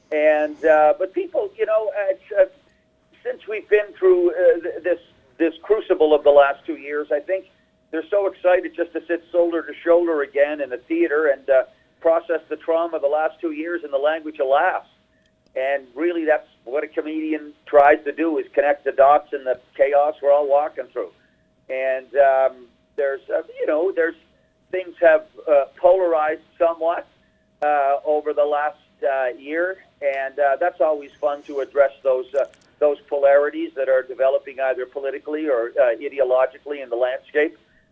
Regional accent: the Maritimes, Canada; I'm originally from the Maritimes, just gleaning stories and observations from people and place.

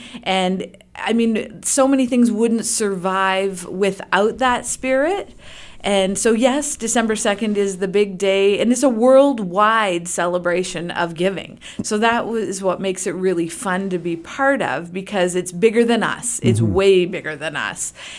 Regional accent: Canada; Because we are very Canadian, elbows up, we don't toot our own horns often.

